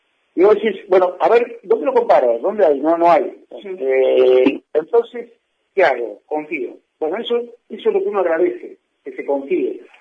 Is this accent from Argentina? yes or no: yes; Bolívar, Buenos Aires Province, Argentina; moved away as an adult; now in Mar del Plata, Argentina; yo hace 25 años que vivo en Mar del Plata, me preguntan, ¿vos de dónde sos? De Bolívar.